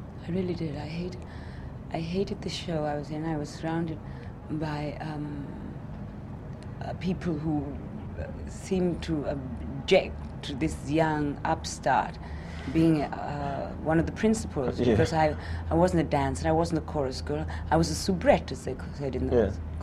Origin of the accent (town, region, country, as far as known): Cardiff, Wales, United Kingdom; born or raised there